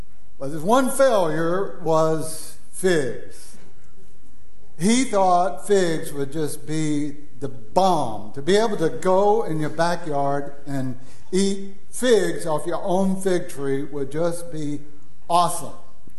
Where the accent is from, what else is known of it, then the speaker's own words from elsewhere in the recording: Louisiana, United States; When I was growing up in Louisiana, I remember my father trying to grow three things, plant-wise.